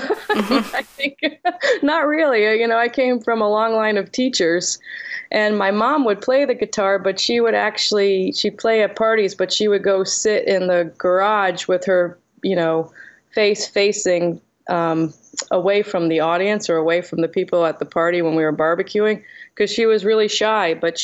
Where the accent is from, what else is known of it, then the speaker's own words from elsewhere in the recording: Connecticut, United States; moved away; I grew up in Connecticut, so okay. Mostly Connecticut. Then I moved to Boston afterwards for school.